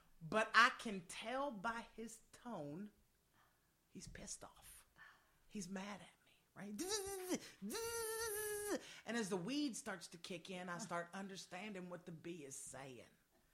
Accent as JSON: {"language": "English", "town": "Lake Charles", "region": "Louisiana", "country": "United States", "tie": "born or raised there", "said": "I grew up in a city. I did. I grew up, I mean, it wasn't a big city. I grew up in Lake Charles, Louisiana."}